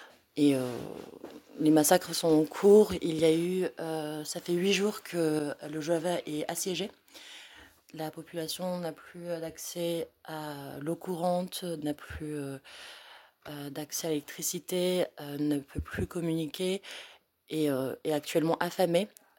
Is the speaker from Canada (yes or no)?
no; Southeastern Anatolia, Turkey; je viens du Kurdistan occupé actuellement par la Turquie, donc le Bakour.